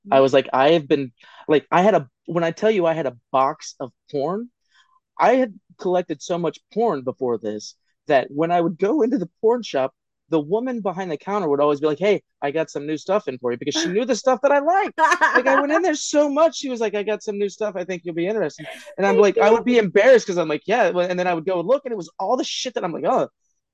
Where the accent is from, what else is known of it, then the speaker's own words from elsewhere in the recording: Ohio, United States; I always say I grew up very Duck Dynasty. I'm from Southern Ohio. I grew up very backwoods in the country, hunting.